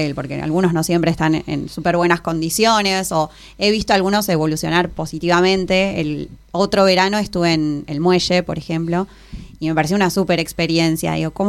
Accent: Bariloche, Río Negro, Argentina; yo soy de Bariloche y a veces estamos muy acostumbrados a el techo a 2 aguas, la madera

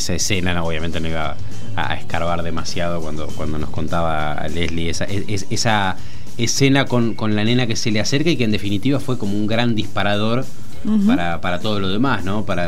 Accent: Argentina; now in Buenos Aires, Argentina; Yo me vine a Buenos Aires a estudiar sin mail.

